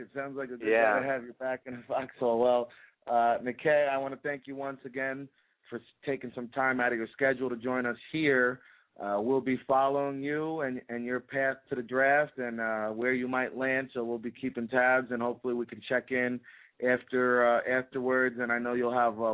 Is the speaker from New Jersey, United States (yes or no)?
yes; New Jersey, United States; Well, I'm Italian and I'm from New Jersey